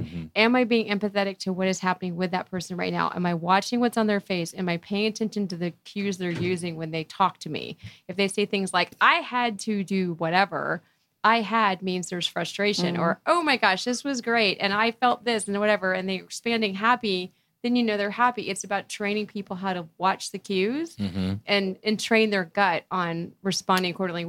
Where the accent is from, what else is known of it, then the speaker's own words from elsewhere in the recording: Daytona Beach, Florida, United States; That's how I started. I grew up in Daytona Beach, Florida, worked in restaurants my whole life.